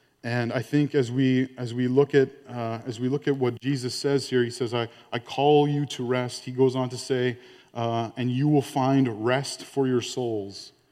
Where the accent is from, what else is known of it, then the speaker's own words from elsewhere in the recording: Ontario, Canada; I mean, I grew up in Ontario, and it is far more relaxed.